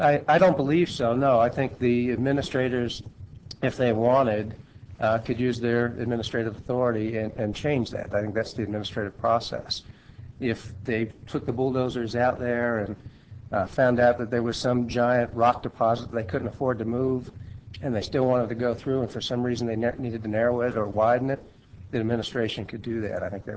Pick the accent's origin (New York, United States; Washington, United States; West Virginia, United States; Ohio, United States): West Virginia, United States; I came from West Virginia before practicing out here, so I'm happy to be here.